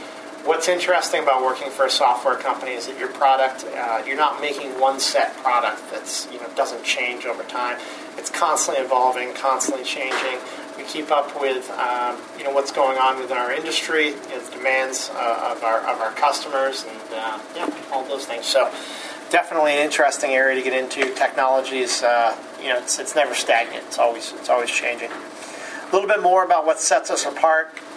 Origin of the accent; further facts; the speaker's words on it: Fall River, Massachusetts, United States; I grew up here in Fall River, and one of the girls I went to elementary school, middle school, Durfee with, she